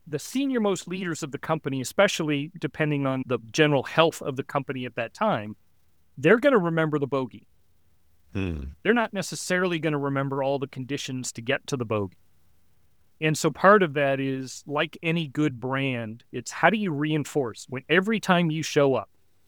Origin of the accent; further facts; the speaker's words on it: Texas, United States; I grew up in Texas, and so everywhere I went, drink Coke was on everything.